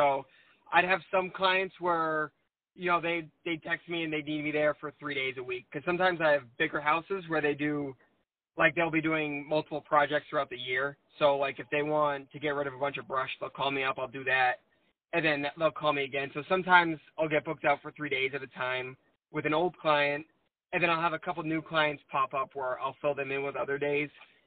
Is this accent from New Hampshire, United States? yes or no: yes; Nottingham, New Hampshire, United States; now in Northwood, United States; So I grew up in Nottingham, New Hampshire, which is right, like, around Lee area.